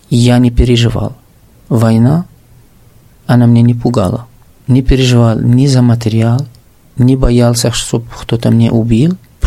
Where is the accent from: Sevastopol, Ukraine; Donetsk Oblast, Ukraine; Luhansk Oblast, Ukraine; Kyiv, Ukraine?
Donetsk Oblast, Ukraine; Donetsk; никогда на протяжении 3 лет не было никакие агрессии, что мы как из Донецка или переселенцы